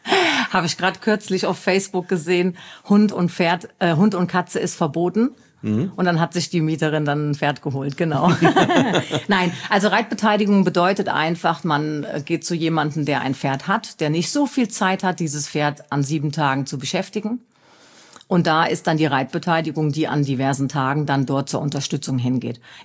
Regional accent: Koblenz, Rhineland-Palatinate, Germany; Ich komme ursprünglich aus Koblenz, mhm, und wir haben gewohnt in Bubenheim.

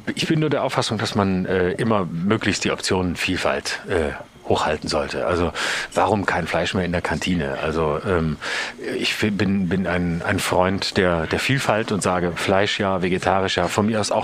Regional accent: Lörrach, Baden-Württemberg, Germany; Und bei mir auch, wo ich herkomme aus Lörrach, da war das natürlich auch so, dass die meisten ein Auto brauchten

